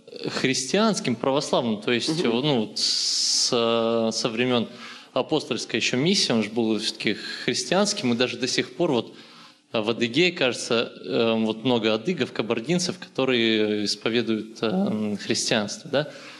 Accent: North Caucasus, Russia; Я родом с Северного Кавказа

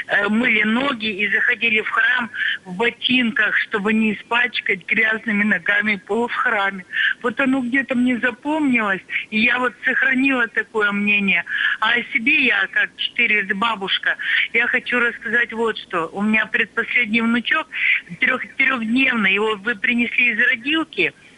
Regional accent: Sverdlovsk Oblast, Russia; я из Свердловской области.

